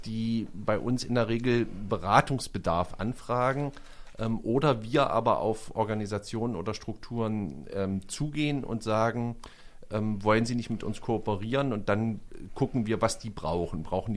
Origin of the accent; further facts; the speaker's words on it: East Germany, Germany; Ich bin ja in der DDR aufgewachsen